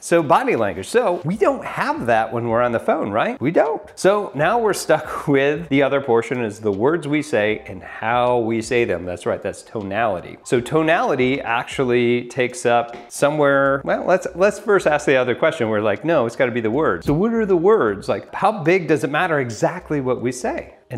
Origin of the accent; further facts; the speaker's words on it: Northeast, United States; You know, I'm from the Northeast, so we all like talk with our hands.